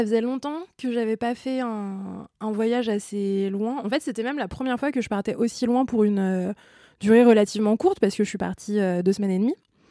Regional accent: France; Nous, en tant que Français et membres de l'espace Schengen

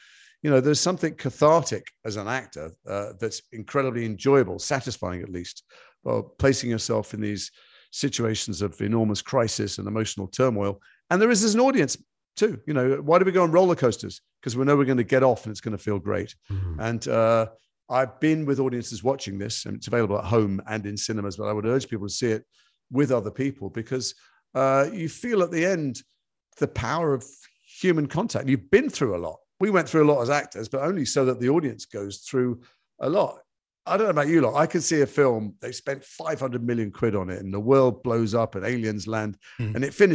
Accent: Liverpool, North West England, United Kingdom; I'm from Liverpool. It's in my blood.

